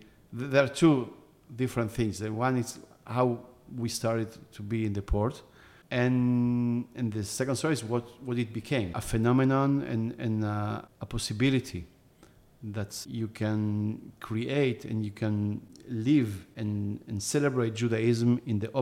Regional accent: Argentina; now in Israel; that I grew up with in Argentina, in camps, and I came to Israel and I saw different things

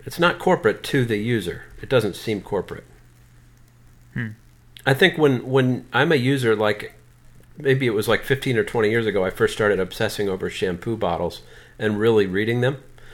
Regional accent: Texas, United States; I'm from Texas.

